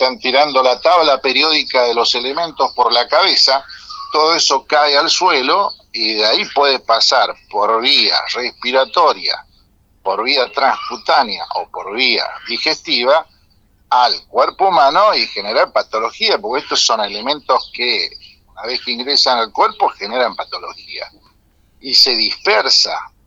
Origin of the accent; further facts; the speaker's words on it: Argentina; nosotros lamentablemente en la República Argentina tenemos que reconocer que somos una colonia inglesa desde el año 1810 hasta la fecha